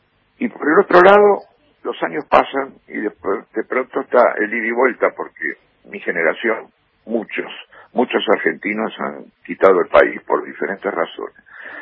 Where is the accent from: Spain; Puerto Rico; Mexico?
Spain; Seville, Andalusia; moved away; yo derramé algunas lágrimas escuchando la música de mi pueblo, claro, de Sevilla, exactamente.